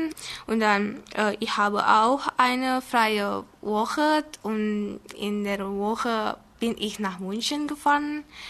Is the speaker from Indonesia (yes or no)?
yes; Indonesia; German is a second language; Ich komme aus Indonesien und ich bin im 1998 geboren, im 10. September.